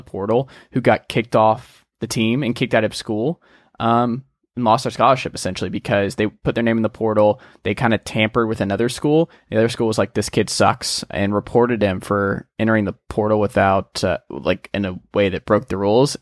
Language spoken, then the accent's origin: English; Atlanta, Georgia, United States; is it just because we're from Atlanta that I don't mind it?